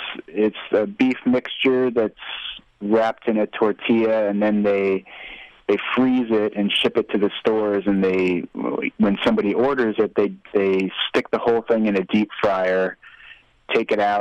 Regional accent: San Diego, California, United States; I grew up in San Diego, where Jack in the Box is based, and there are Jack in the Boxes everywhere, including one right near where I went to high school.

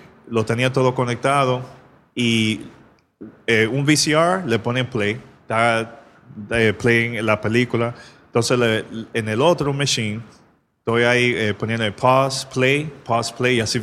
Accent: Miami, Florida, United States; Yeah, Miami.

